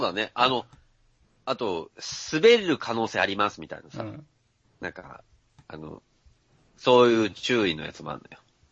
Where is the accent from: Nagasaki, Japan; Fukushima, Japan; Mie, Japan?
Nagasaki, Japan; 私の出身の長崎県にも、あまり交通量がないエリアに信号機があることがあります。